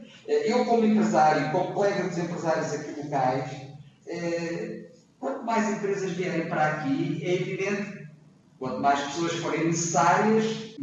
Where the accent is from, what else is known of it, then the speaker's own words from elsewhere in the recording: Portugal; Isto custa-me, como português, custa-me.